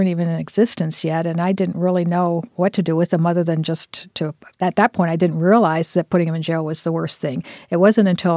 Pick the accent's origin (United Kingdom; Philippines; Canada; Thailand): Thailand; moved away as an adult; now in United States; when I grew up in Thailand as a missionary kid and lived there for my first 18 years